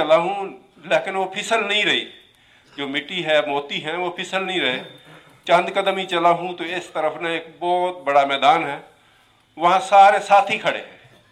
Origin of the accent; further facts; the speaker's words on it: Rahim Yar Khan, Punjab, Pakistan; میں رحیم یار خان سے ہوں، حضرت علیہ صاحب کی میت میں،